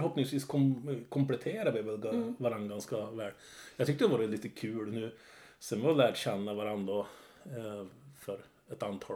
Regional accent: Västerbotten County, Sweden; Du är värmländska, jag är västerbottning.

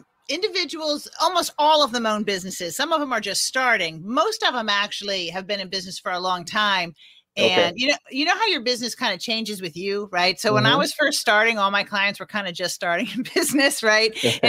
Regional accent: Washington, District of Columbia, United States; I'm from Washington, D.C., you know, where the answer to the question, you know, who are you, is always what do you do?

